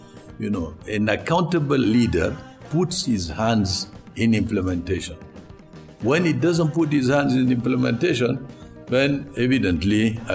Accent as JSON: {"language": "English", "country": "Niger", "tie": "born or raised there", "also_born_or_lived": "Canada / France", "said": "I was born in Niger, and I did my schooling in Niger, my university in Canada and France."}